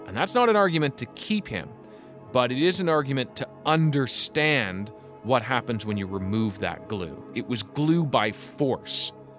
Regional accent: Canada; I say, we're from Canada.

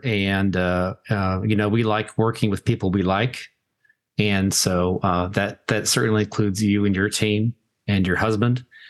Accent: New York, United States; accent: New York; So my New York accent is not very interesting.

